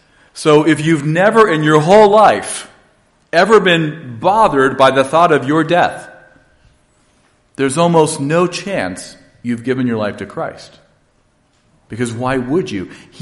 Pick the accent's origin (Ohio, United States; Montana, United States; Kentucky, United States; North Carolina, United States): Ohio, United States; I grew up in Northeast Ohio cheering for every one of Cleveland sports teams.